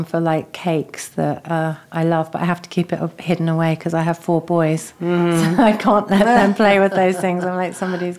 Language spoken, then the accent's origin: English; London, United Kingdom; my mum would make brownies, which was very exotic growing up in London, eating brownies, because that was before brownies were everywhere.